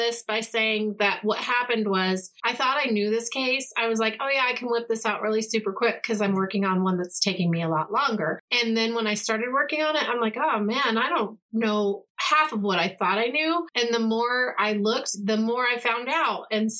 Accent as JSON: {"language": "English", "region": "Colorado", "country": "United States", "said": "Anyway, we're from Colorado, so, I mean, we have those here, but it's not, I feel like it's not super coveted by us like it is, like, New York people, like, city people, super city people."}